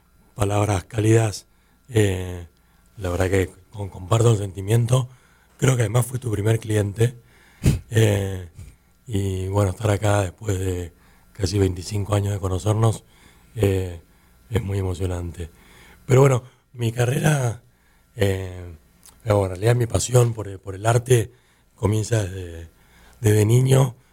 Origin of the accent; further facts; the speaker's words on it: Buenos Aires, Argentina; Viví toda mi infancia en Buenos Aires.